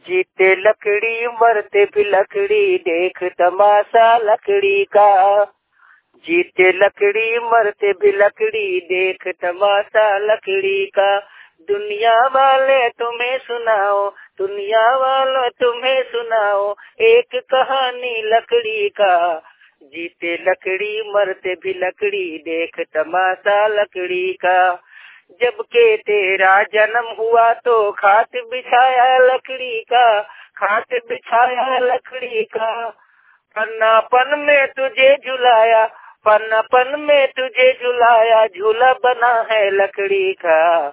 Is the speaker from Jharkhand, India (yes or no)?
yes; Jharkhand, India; District Dhanbad Jharkhand का रहने वाला हूँ।